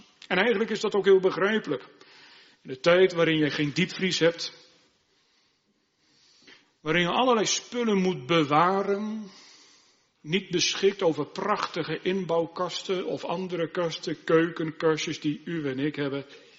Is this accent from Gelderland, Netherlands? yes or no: yes; Harderwijk, Gelderland, Netherlands; En aan de plaats waar ik opgegroeid ben, Harderwijk.